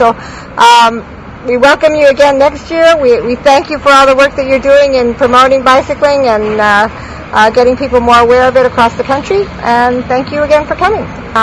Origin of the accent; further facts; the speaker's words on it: New York City, New York, United States; I grew up in the East Coast and in New York City, where people use mass transit a lot more than they do out here.